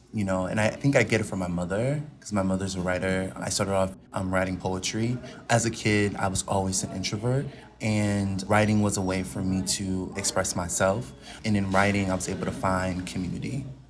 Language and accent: English; Florida, United States; To all my amazing artists and activists down south, because I'm from Florida